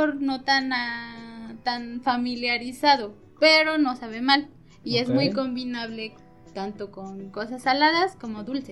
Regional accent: Mexico; O sea, somos mexicanos, somos humanos

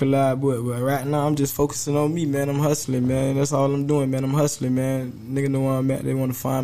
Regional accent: Florida, United States; I'm from Broward County.

